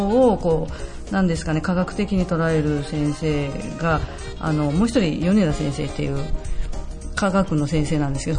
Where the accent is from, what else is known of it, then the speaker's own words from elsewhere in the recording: Kumamoto, Japan; moved away as an adult; also born or lived in Nagoya; はい、出身生まれは熊本、